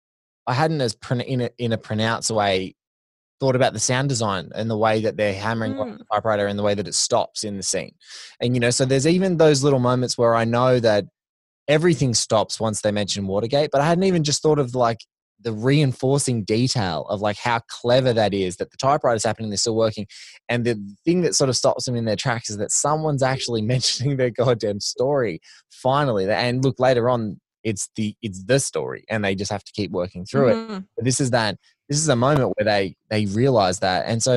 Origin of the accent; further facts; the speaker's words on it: Australia; you're Canadian, I'm Aussie.